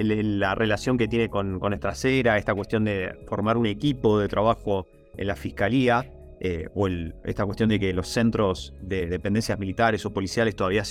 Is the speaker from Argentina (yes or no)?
yes; Argentina; que nos deja como argentinos, como país, es algo para remarcar